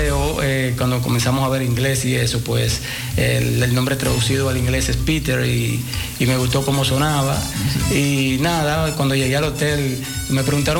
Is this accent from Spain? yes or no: no; Dominican Republic; moved away as an adult; also born or lived in Netherlands Antilles; now in Netherlands; nace en República Dominicana, crece en República Dominicana y ya a una edad de 20 y pico de años, pues me traslado aquí a Holanda.